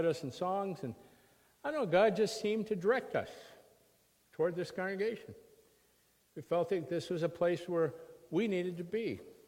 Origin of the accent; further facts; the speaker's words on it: Stockholm, South Dakota, United States; born there; I'm Swedish. I was born in Stockholm, South Dakota.